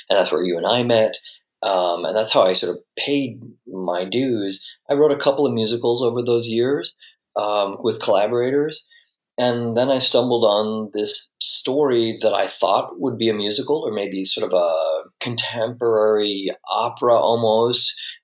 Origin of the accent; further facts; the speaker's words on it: Detroit, Michigan, United States; I was living in Metro Detroit at the time as a kid. I grew up in the Detroit area.